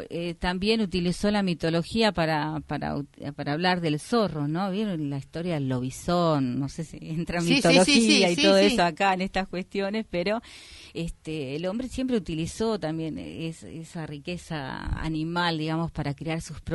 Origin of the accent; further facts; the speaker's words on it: Laguna Blanca, Formosa, Argentina; tantas hectáreas el Parque Nacional, y yo soy de Laguna Blanca, justamente una de las zonas donde está